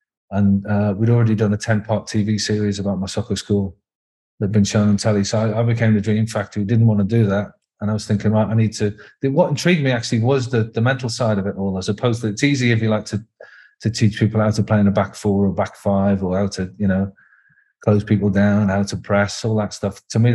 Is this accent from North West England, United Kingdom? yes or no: yes; Liverpool, North West England, United Kingdom; accent: Scouse; moved away as an adult; now in London, United Kingdom; But I left Liverpool when I was 18, born in Walton, lived in Aintree, and went down to London to do a philosophy degree. And then music was my first love. I'm a cliche scouser in that music and football are the only t